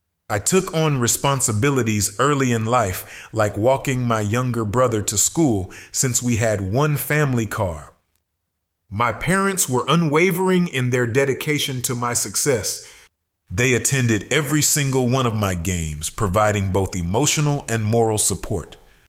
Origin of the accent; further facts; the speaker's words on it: Langdale, Alabama, United States; born there; I was born in Langdale, Alabama, on the Alabama-Georgia border, just 83 miles southwest of Atlanta, Georgia, on the 7th of January, 1964, the last baby boomer generation.